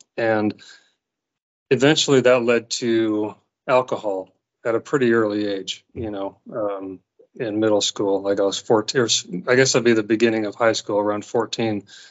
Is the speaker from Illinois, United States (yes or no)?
no; Seattle, Washington, United States; moved away; Yeah, I'm actually from Seattle, Washington. And I'm used to much colder temperatures, and I did not expect it to get this cold when I moved down to the American South